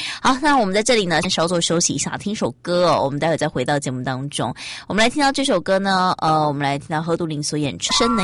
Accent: Taiwan; 他就听到我的口音，他说你是台湾来的、啊？我说哦，对

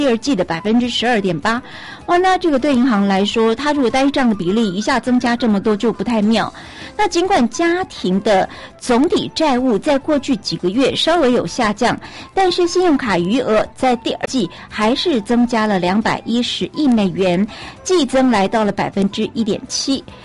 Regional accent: Taiwan; 美国人跟我们台湾人不太一样

